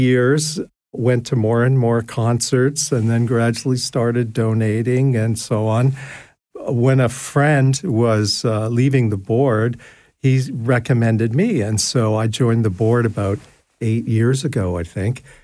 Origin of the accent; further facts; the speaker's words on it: Calgary, Alberta, Canada; growing up in Calgary, I went to one of those school concerts and saw an orchestra for the very first time